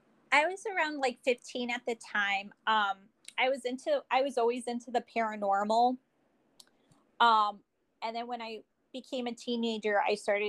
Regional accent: Meriden, Connecticut, United States; I'm from Meriden, Connecticut.

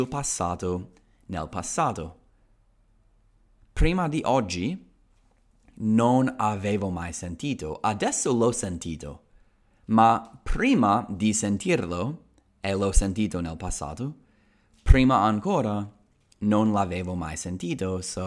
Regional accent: United States; As you guys know, I'm American, so I have flown from the United States to Europe many times, and that's a very long flight.

